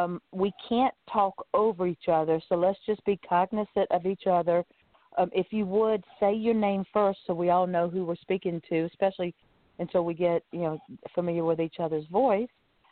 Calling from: Florida, United States; I'm calling in from Florida.

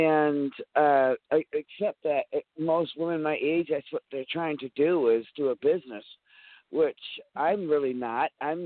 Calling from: Michigan, United States; I am calling from Northern Michigan.

